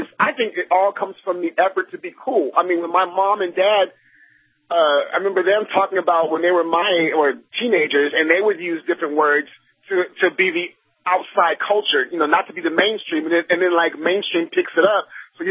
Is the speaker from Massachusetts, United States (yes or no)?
no; California, United States; I'm from the Bay Area, and when it came out in 96, the Oakland School Board is the people who put this in the mainstream